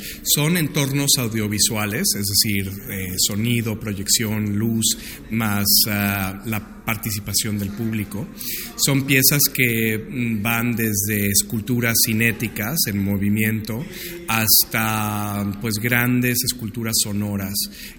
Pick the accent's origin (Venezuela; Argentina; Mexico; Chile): Mexico; Para mí, como mexicano, me parece muy importante